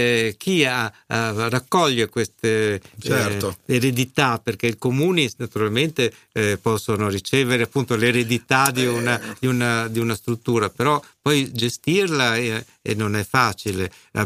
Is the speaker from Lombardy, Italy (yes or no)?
yes; Milan, Lombardy, Italy; io parlo da milanese che mi ho curiosità di conoscere la storia della città dove sono nato